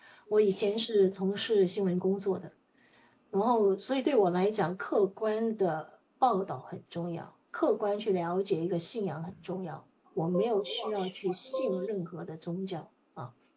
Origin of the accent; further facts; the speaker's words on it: Hong Kong; 我其实以前我在香港长大哈，香港呢，我们其实有很多天主教学校，我们家的背景原本是道教的。